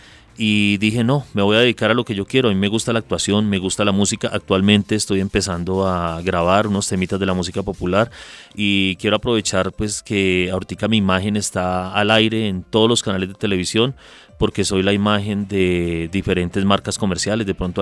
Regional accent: Espinal, Tolima, Colombia; now in Soacha, Colombia; Soy vivo en el municipio de Soacha orgullosamente y también orgullosamente soy del departamento del Tolima, del municipio del Espinal.

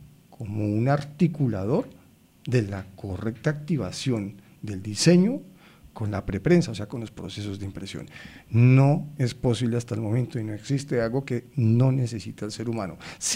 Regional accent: Valle del Cauca, Colombia; yo soy un ser colombiano, un ser de Ajiaco, un ser costeño, un ser valluno, un ser que me permea tener una cultura

